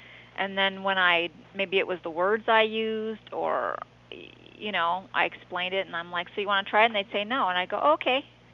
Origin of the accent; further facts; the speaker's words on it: Ireland; I'm Irish, so that just makes us good at that.